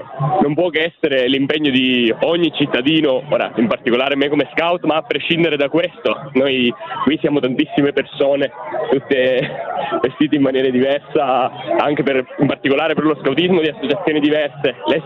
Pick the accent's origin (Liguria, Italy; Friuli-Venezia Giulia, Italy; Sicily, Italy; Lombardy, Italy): Sicily, Italy; now in Legnago, Italy; l'accento mi tradisce, non sono esattamente veneto, trapiantato, io vengo dalla Sicilia.